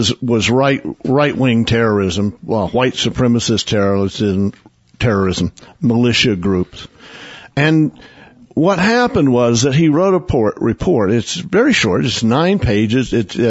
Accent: Oklahoma City, Oklahoma, United States; born there; If you remember Timothy McVeigh, I was born in Oklahoma City.

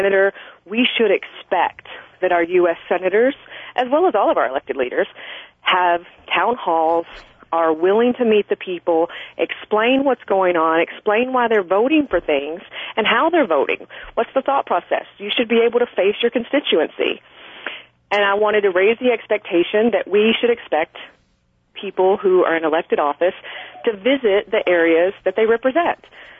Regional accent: Arkansas, United States; now in Arizona, United States; Well, I'm originally from Arkansas, so you'll hear the accent come out as we go, and I moved to Arizona in 98.

